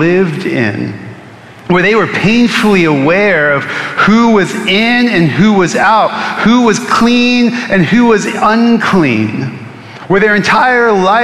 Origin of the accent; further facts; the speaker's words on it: California, United States; now in Texas, United States; I'm from California, and somebody's like, yeah, you need to repent of that. I've been in Texas for like 16 years, so.